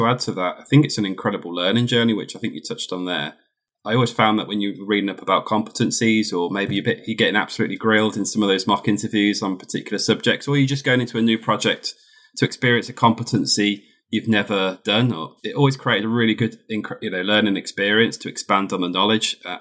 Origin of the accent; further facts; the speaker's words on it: Birmingham, West Midlands, United Kingdom; accent: Brummie; I am based from Birmingham, the UK, so you may hear some lovely Brummy tones in my accent.